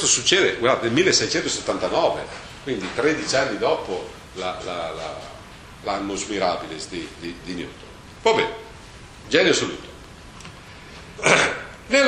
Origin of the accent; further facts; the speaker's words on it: Lombardy, Italy; Ci sono ancora dei proverbi al mio paese, io sono vicino a Mantova